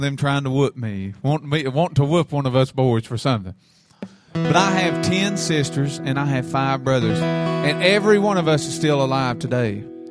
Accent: Texas, United States; born there; I am originally from Texas. I am Texas born and bred. And my family moved me to Tennessee, and I love Tennessee. It's a great state. It's a wonderful state. But I was born in the state of Texas.

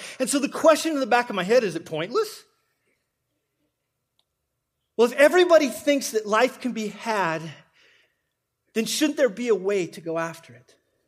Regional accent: Wyoming, United States; but I grew up in Wyoming. It's this one state that most of you don't know about that's east of here

